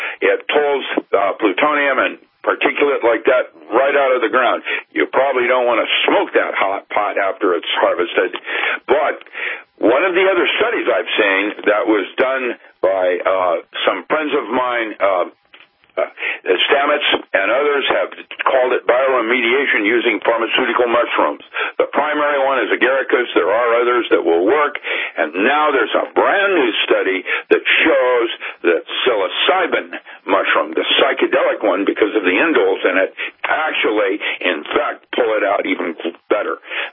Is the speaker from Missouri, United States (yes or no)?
no; Seattle, Washington, United States; Hanford has always been in my awareness because I grew up in Seattle